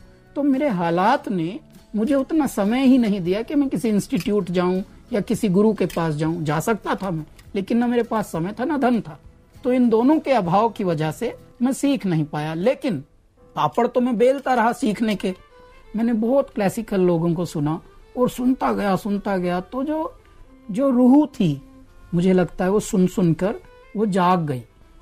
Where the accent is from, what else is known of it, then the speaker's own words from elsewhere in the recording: Delhi, India; now in Mumbai, India; मैं 3-4 साल का था तब से मेरे माता पिता शिफ्ट हुए थे, और दिल्ली में हम मयूर विहार नामक एक स्थान है, वहाँ DDA के फ्लैट्स हैं, हम वहाँ पले बड़े हैं, और वहीं हमारा अभी भी पैतृक घर जो है फ्लैट, वो अभी भी है।